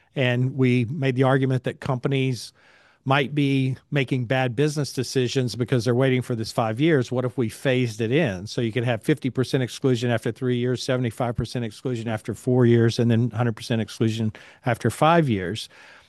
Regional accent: Arkansas, United States; a company called Alltel, which was headquartered in my home state of Arkansas.

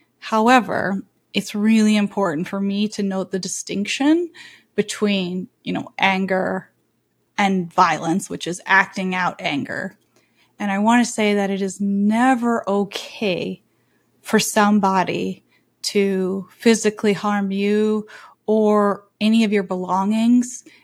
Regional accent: Canada

